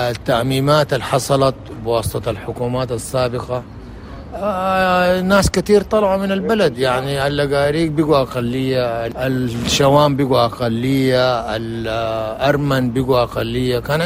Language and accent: Arabic; Khartoum, Sudan; من مواليد الخرطوم 1955. يعني عشت في الخرطوم أيام ما كانت شوية منضبطة ومنظمة أكثر من اليوم.